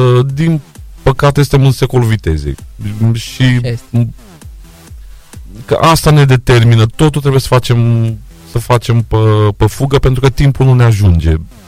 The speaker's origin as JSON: {"language": "Romanian", "country": "Romania", "said": "Noi ca și români."}